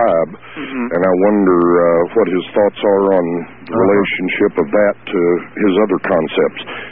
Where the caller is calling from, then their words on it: Lubbock, Texas, United States; from Lubbock, Texas.